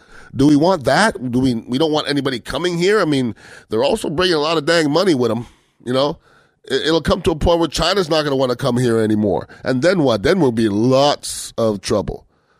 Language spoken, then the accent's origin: English; Canada; now in United States; Now, I am an American citizen, but I'm also from Canada.